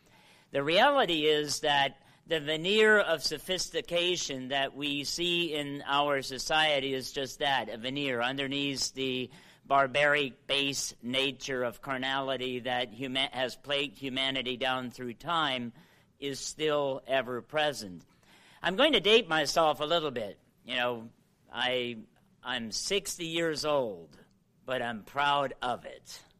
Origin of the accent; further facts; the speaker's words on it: New Bedford, Ohio, United States; because I grew up in New Bedford, Ohio